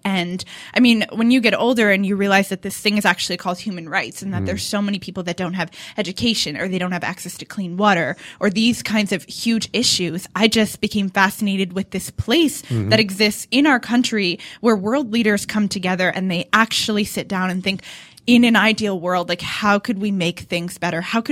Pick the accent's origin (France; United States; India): United States; North Haven, Connecticut; also born or lived in Massachusetts / New York City; Yep, I lived in North Haven. I lived in Massachusetts, right near Boston. And then I lived in New York City, and then I came back to Connecticut